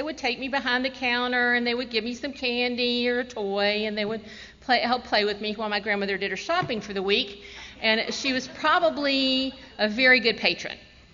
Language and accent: English; Decatur, Georgia, United States; My mother was actually born in Decatur as well, in a house near here, to two alcoholic parents. I grew up on Candler.